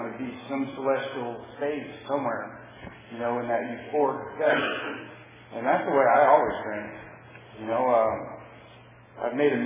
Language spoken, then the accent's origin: English; Missouri, United States; born there; also born or lived in Phoenix / Nebraska / Wisconsin / Colorado; I was born in Missouri. We went from Missouri to Phoenix, to Missouri to Nebraska, to Wisconsin, back to Missouri, to Colorado by the time I was 9. And then California was the 9th state that I had lived in by the time I was 10.